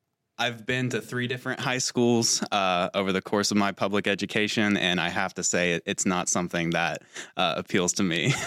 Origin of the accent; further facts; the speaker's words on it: Georgia, United States; But growing up in Georgia, in rural Georgia, I always took Jimmy Carter as an inspiration for me